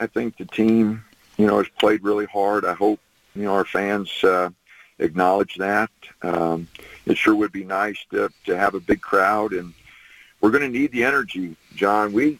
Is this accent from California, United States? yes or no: no; Wilber, Nebraska, United States; coming from a small town, I was comfortable doing that. But, and I love my hometown.